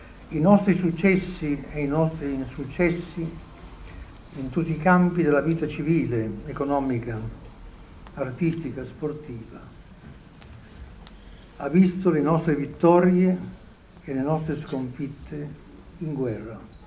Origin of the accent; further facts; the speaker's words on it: Emilia-Romagna, Italy; io sono emiliano.